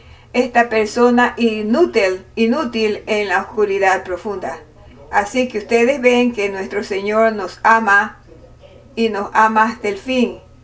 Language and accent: Spanish; China; Spanish is a second language; especialmente como yo soy chino